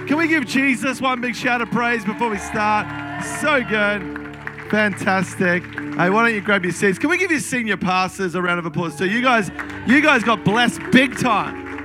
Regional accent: Melbourne, Victoria, Australia; I grew up in Melbourne, Australia.

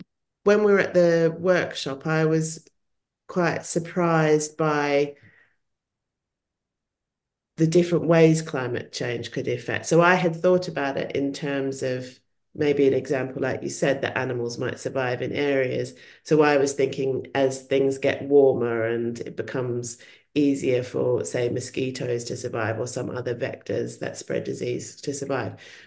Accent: Australia; I grew up in Australia

